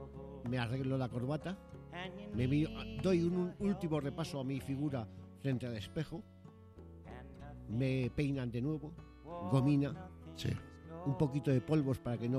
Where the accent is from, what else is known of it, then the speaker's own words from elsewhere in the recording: Madrid, Community of Madrid, Spain; tengo 28 años, estoy casado y me piro por casa, hombre. Que yo soy de Madrid.